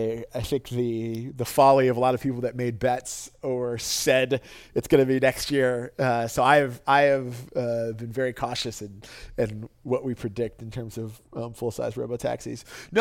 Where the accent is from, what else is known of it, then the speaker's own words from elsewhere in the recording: New York City, New York, United States; Look, I grew up in New York City.